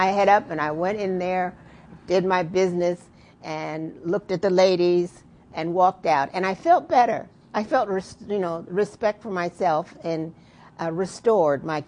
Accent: United States; I felt I'm an American and I have rights and I am a good person.

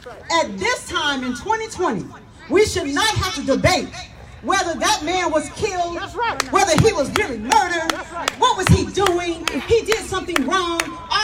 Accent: Champaign, Illinois, United States; I am from Champaign-Urbana.

